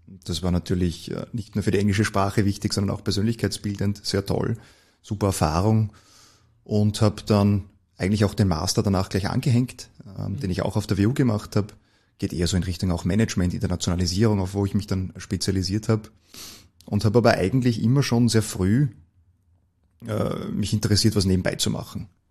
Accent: Gmunden, Upper Austria, Austria; born there; moved away as an adult; now in Vienna, Austria; In Gmunden am Traunsee geboren und auch immer noch sehr heimatverbunden natürlich. Mich hat es aber dann nach dem Zivildienst 2013 nach Wien verschlagen.

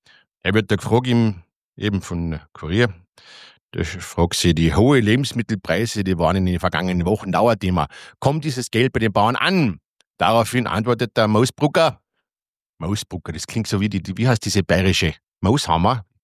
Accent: Austria; Früher sind wir Österreicher über die Grenze gefahren zum Zigarettenschmuggeln

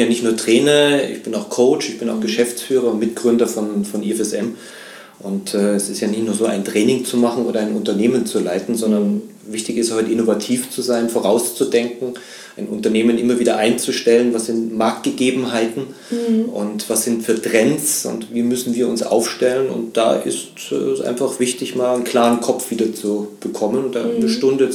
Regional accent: Munich, Bavaria, Germany; moved away as an adult; also born or lived in Vienna; ich bin in München groß geworden. Habe dann nach 30 Jahren München mich entschieden mit meiner Frau mal ins Ausland zu gehen. Wir waren in Wien für 5 Jahre

